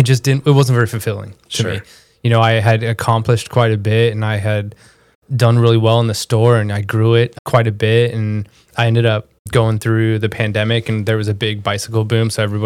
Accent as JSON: {"language": "English", "town": "Conifer", "region": "Colorado", "country": "United States", "tie": "born or raised there", "also_born_or_lived": "Littleton, United States", "said": "I grew up in a little mountain town called Conifer before moving down to Littleton, and I spent most of my life there."}